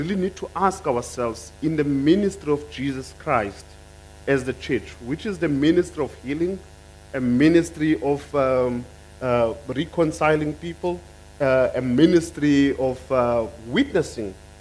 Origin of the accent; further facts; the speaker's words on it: Cradock, Eastern Cape, South Africa; Want in Kraddock, waar ek groot geword